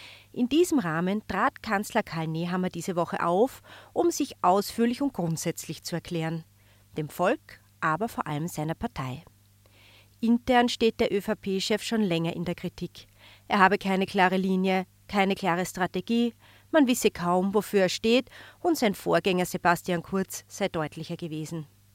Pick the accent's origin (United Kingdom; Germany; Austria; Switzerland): Austria; Upper Austria; born there; Ich bin in Oberösterreich geboren.